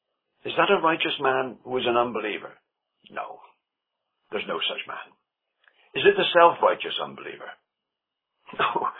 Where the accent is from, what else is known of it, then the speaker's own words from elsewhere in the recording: England, United Kingdom; I'm an Englishman, as you can tell.